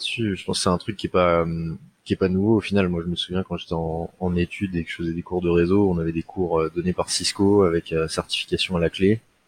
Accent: Île-de-France, France; moi je viens de Seine-Saint-Denis

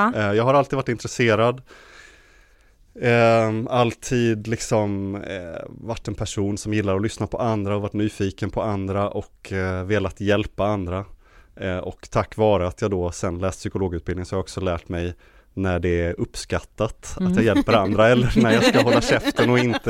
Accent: Helsingborg, Skåne, Sweden; also born or lived in Stockholm; now in Malmö, Sweden; jag kommer ursprungligen från Helsingborg men bor då nu i Malmö och jag har bott i Stockholm tidigare i många år.

